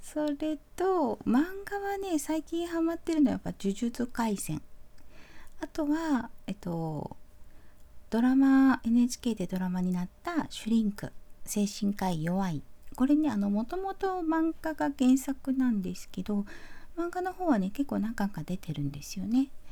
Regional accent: Fukuoka, Japan; 出身地はですね、福岡です。バリバリの博多っ子でございます。

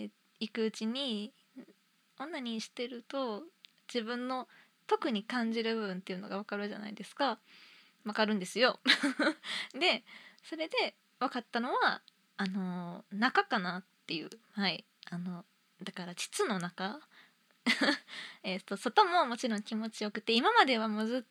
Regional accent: Kansai, Japan; accent: Kansai; まあ一応関西出身なんで関西弁でやらせてもらおうと思います。

